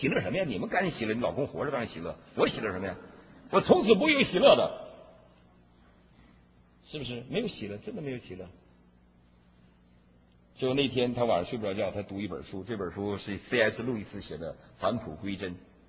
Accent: Shanghai, China; 我们上海人呢都不去

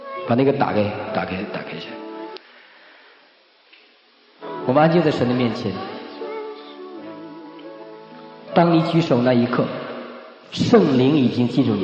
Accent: China; 我在美国读神学院，我今天去傅弟兄和这个徐弟兄家里去，我们都在读神学院，我们都是来自于中国大陆，

